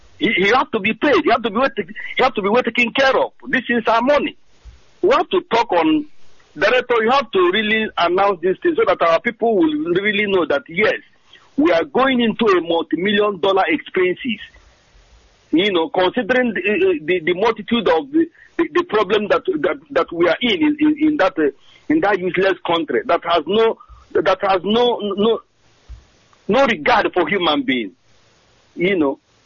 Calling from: Trondheim, Trøndelag, Norway; I'm calling from Trondheim in Norway.

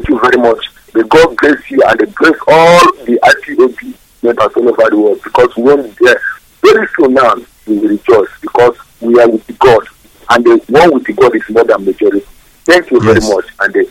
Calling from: Ogoni, Rivers, Nigeria; I'm calling from Ogoni.

